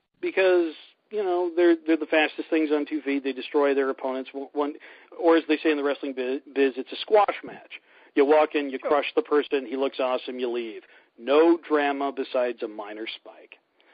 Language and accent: English; Canada; Because, remember, I'm Canadian.